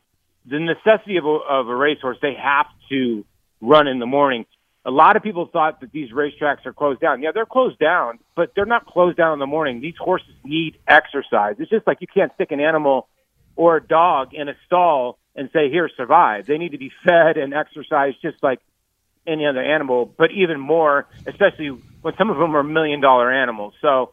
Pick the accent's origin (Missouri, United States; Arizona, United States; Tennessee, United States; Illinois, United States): Arizona, United States; Phoenix; I grew up out here in Phoenix, and that's all we had.